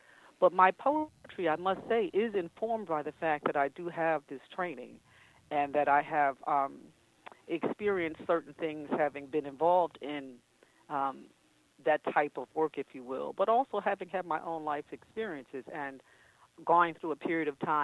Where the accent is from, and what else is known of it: Coatesville, Pennsylvania, United States; born or raised there